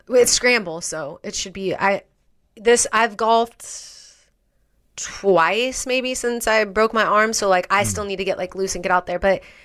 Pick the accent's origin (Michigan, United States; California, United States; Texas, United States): California, United States; You know, maybe because I'm from Southern California, like I don't even see the 49ers like as this like rivalry. I think it's because I'm not like a NorCal native, right?